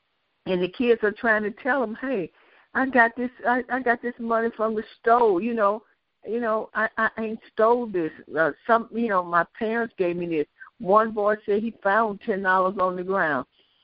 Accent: Goshen, Mississippi, United States; there's a case that's going on in my hometown in Goshen, Mississippi

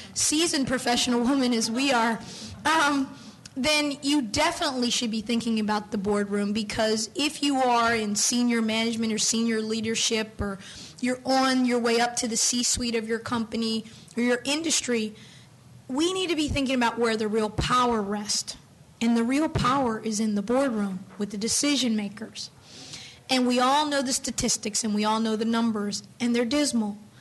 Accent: Washington, District of Columbia, United States; I hail from the Washington, D.C. area.

